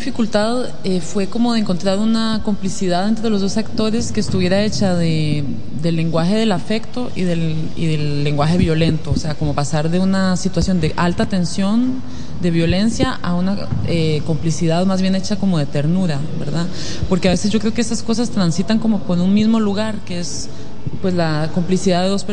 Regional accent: Costa Rica; como que siento que yo nací, crecí en Costa Rica, y entonces regresar allá me permite pues intentar encontrar el origen de lo que soy

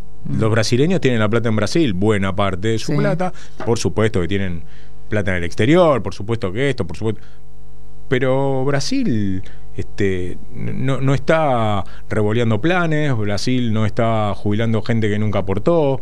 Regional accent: Argentina; Los argentinos solo votamos pensando en el bolsillo.

